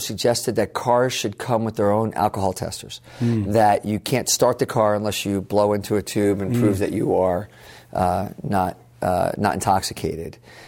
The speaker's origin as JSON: {"language": "English", "region": "New York", "country": "United States", "tie": "born or raised there", "said": "I grew up in New York, as we talked about before the show, and you can drink and get into a taxi or a train or a bus."}